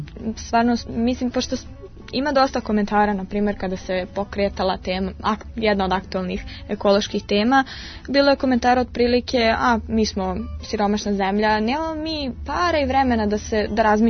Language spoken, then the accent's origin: Serbian; Serbia; Stvari koje su, na primjer, ovdje kod nas u Srbiji normalna, to je da ako ja imam mlađu sestru, ona će naravno naslediti moju odeću